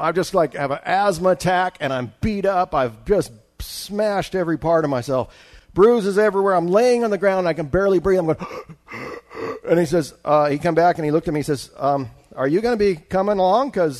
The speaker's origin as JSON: {"language": "English", "town": "Juneau", "region": "Alaska", "country": "United States", "said": "And I was from Juneau."}